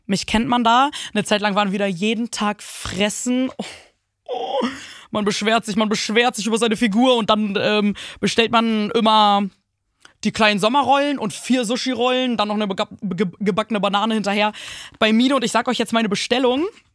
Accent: Hornburg, Lower Saxony, Germany; Genau, meine Jugend wurde geprägt. Leute, meine Jugend in Hornburg

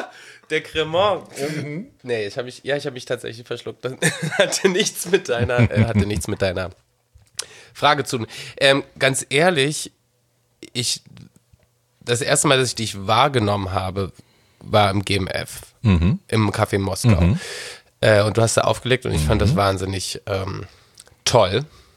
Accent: Görlitz, Saxony, Germany; Ich komme aus Görlitz.

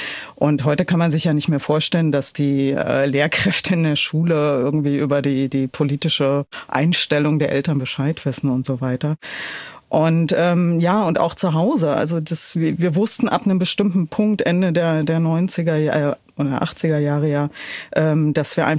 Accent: Berlin, Germany; ich bin in Pankow aufgewachsen

